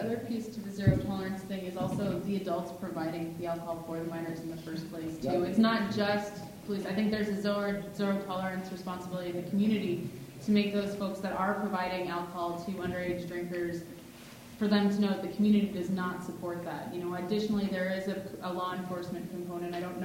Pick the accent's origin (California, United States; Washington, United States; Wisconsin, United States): Washington, United States; because I remember when I was growing up in Washington, every single liquor store I felt like had one of those posters